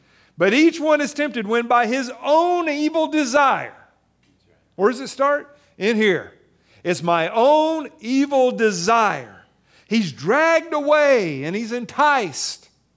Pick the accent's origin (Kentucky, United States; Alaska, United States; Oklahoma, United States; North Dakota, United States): Kentucky, United States; I'm a simple person. I'm from Kentucky.